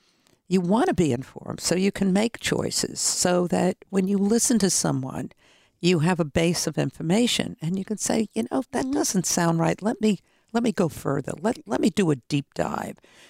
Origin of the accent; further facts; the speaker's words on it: Brooklyn, New York, United States; you know I come from Brooklyn, New York.